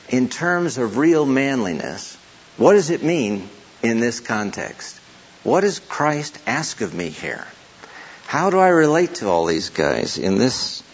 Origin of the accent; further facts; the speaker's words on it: Florida, United States; also born or lived in Chicago; And although I was born in Chicago, I was raised in Florida, and everybody in the South went to church.